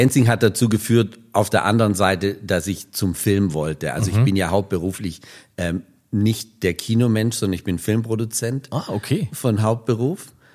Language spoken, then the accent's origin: German; Baden-Württemberg, Germany; dass ich als Schwabe im Osten war und dann wieder doch zurück wollte, irgendwo in Richtung Heimat.